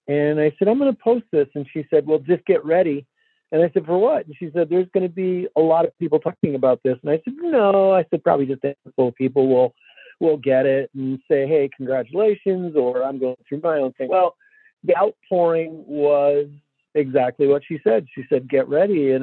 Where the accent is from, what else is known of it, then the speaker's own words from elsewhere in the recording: Detroit, Michigan, United States; And I grew up here in Detroit, and after hockey games, when I was a little kid, we would go out for pizza with all the other parents.